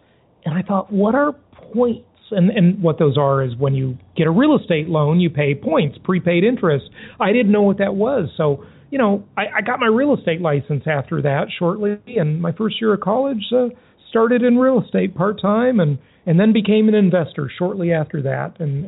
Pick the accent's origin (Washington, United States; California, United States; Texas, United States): California, United States; Los Angeles; Basically, I grew up in Los Angeles, California. I grew up kind of poor, you know, didn't have much money, didn't have much access to resources.